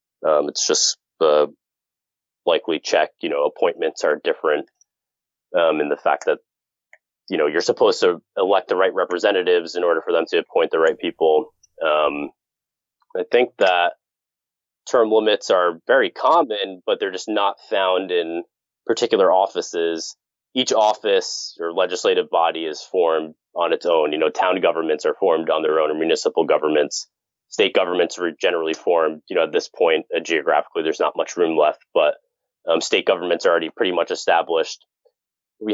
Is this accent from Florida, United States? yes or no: no; New Jersey, United States; Sadly, I'm from New Jersey, and you know, just given our primary status and being a very blue state, he didn't perform very well there.